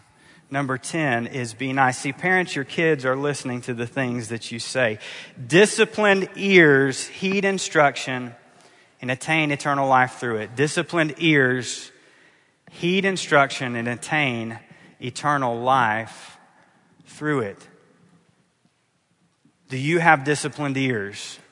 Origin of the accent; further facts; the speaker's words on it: Houston, Texas, United States; I am from Houston, Texas, and let me just say this is not to be taken as health and wealth.